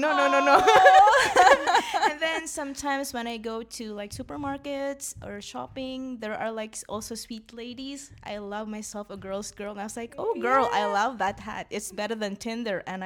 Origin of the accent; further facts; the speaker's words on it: Philippines; moved away as an adult; now in Lisbon, Portugal; I'm originally from the Philippines. I moved in Europe when I was 23 and I've been living in Lisbon for 2 years now.